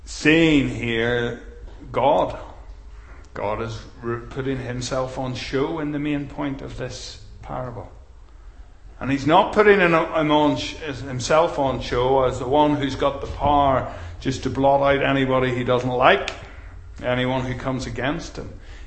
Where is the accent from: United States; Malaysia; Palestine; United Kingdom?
United Kingdom; England; And so much of it, us being English and unaccustomed to these types of teaching, so much of it just goes over our head.